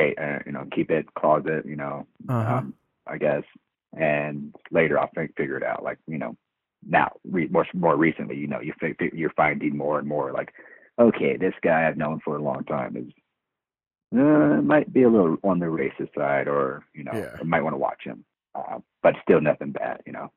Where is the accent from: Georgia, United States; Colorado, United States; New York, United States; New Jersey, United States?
Colorado, United States; Yeah, I am from Colorado.